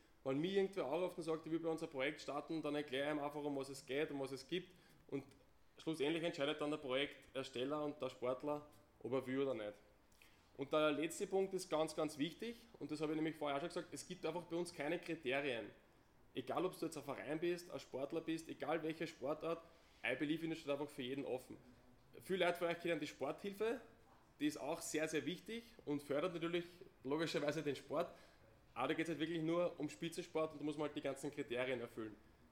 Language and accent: German; Lower Austria, Austria; Ich bin ein Niederösterreicher und bin halt meistens im Osten von Österreich unterwegs.